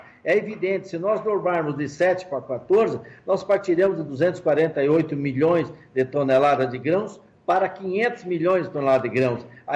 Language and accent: Portuguese; Brazil; Eu sou brasileiro.